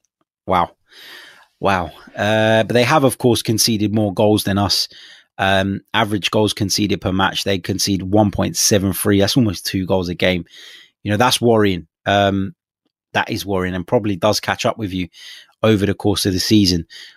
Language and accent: English; London, United Kingdom; I'm from London, but I don't know everything about everyone in London and all their deepest, darkest secrets.